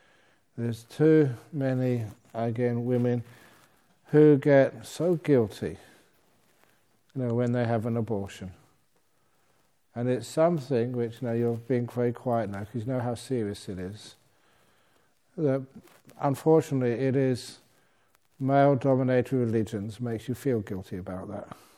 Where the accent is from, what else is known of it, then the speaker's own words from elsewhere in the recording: England, United Kingdom; born there; I was born in England.